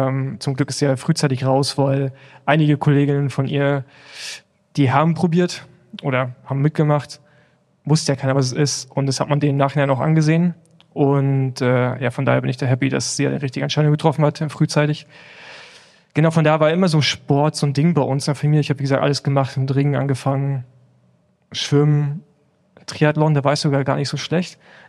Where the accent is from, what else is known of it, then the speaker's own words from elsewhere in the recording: Rostock, Mecklenburg-Vorpommern, Germany; ich komme aus Rostock, habe beim PSV Rostock angefangen.